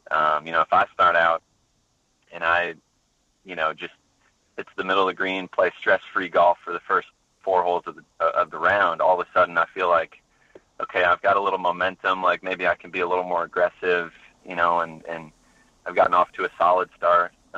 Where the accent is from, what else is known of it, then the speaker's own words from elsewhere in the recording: St. Louis, Missouri, United States; I definitely thank, you know, my teachers and everybody who helped me growing up in St. Louis for introducing me to the game